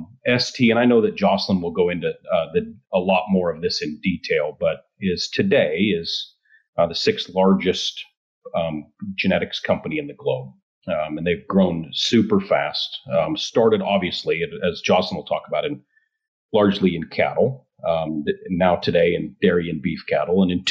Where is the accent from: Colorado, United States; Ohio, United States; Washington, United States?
Colorado, United States; moved away as an adult; now in Texas, United States; I'm originally from Colorado, but ended up in Texas by way of, well, several different moves in my career